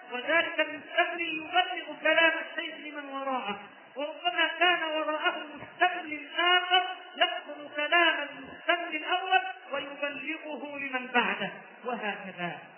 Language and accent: Arabic; Egypt; وعندنا في مصر منطقة أو شارع باسمه